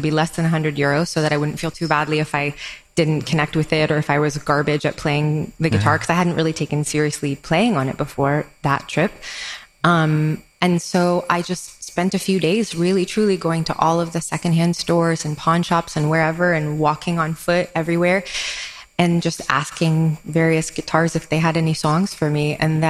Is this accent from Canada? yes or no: yes; Canada; I couldn't be in the US anymore because I'm Canadian and my work visa was done.